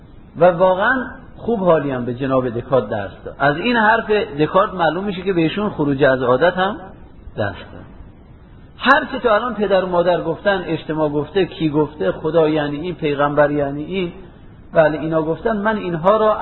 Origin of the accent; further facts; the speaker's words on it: Amol, Mazandaran, Iran; بله آقا ما آملی هستیم، آقا از آمل ماست، به تو چه ربط داره؟ ما ایرانی هستیم، آقا از ایران ماست